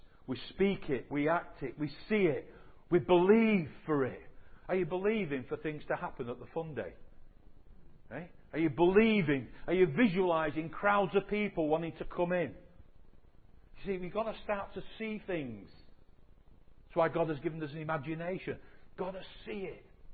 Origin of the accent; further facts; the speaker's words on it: England, United Kingdom; We underestimate it because we're too English, apart from those of you that are from other places. But we're too English.